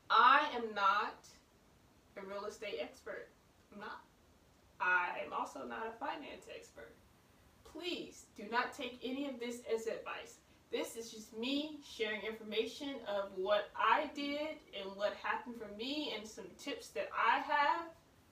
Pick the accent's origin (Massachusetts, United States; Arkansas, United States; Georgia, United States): Arkansas, United States; Blytheville; now in Philadelphia, United States; For example, I'm from Blytheville, Arkansas. I often think about what I paid to live in Philadelphia